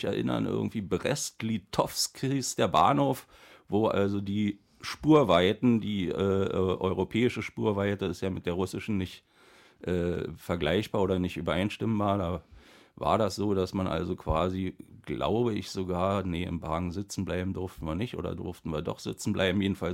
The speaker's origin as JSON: {"language": "German", "region": "Berlin", "country": "Germany", "tie": "born or raised there", "lives_now": "Woltersdorf, Germany", "said": "ich komme aus Woltersdorf zurzeit, geborener Urberliner, Charité, wie es sich gehört, und 62 Jahre"}